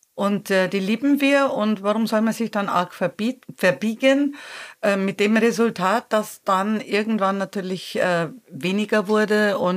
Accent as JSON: {"language": "German", "region": "Bavaria", "country": "Germany", "said": "ich komme aus Bayern. Ich habe also als 3-4-Jährige schon gejodelt."}